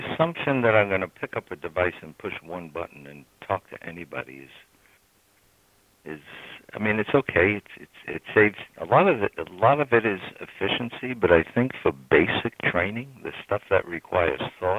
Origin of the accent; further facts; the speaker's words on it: New York City, New York, United States; we grew up in New York City, so we travel around the city, and I went to college in New York City.